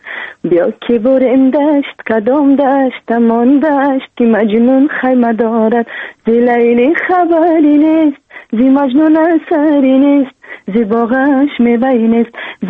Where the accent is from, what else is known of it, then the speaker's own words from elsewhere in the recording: Tajikistan; من تاجیک هستم، من از تاجیکستان هستم.